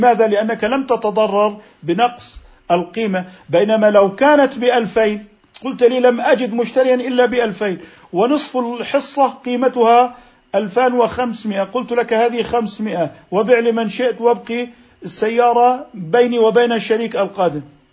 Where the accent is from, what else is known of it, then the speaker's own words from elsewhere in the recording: Jordan; يعني نحن عندنا في الأردن الأراضي تعتمد على مياه الأمطار